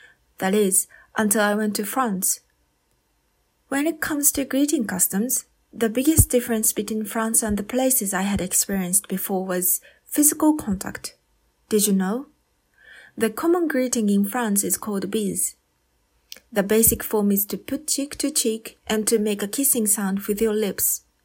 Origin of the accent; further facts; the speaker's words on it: Tokyo, Japan; English is a second language; moved away as an adult; also born or lived in China; I was born and raised in Japan. I received a Japanese public education in the suburbs of Tokyo, and until I was an adult, I hadn't experienced living closely with people who had roots outside of Japan.